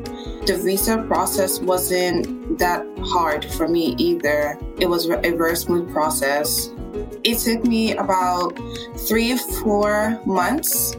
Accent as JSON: {"language": "English", "country": "Nigeria", "moved": "yes", "lives_now": "United States", "said": "I'm from Nigeria. I've been here for about 5 years"}